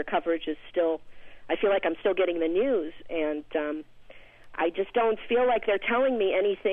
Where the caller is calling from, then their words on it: Chicago, Illinois, United States; I'm calling from Chicago.